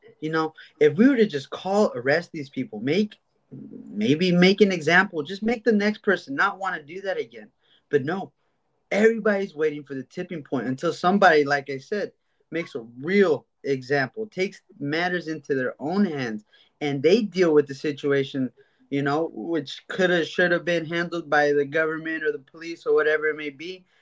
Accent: East Palo Alto, California, United States; I'm from East Palo Alto

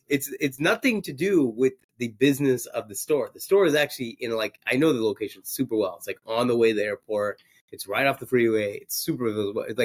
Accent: Oakland, California, United States; I'm from Oakland. Listen, I love Oakland.

